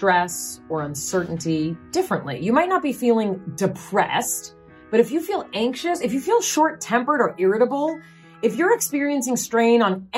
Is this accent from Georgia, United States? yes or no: no; Los Angeles, California, United States; I was raised in Los Angeles, and my parents are from the Bronx, and my grandparents are immigrants.